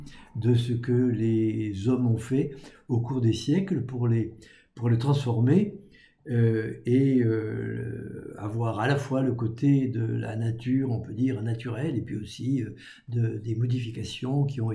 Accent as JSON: {"language": "French", "region": "Occitanie", "country": "France", "said": "Nous sommes des Occitans, nous ne sommes pas très loin de nos voisins de la Nouvelle-Aquitaine"}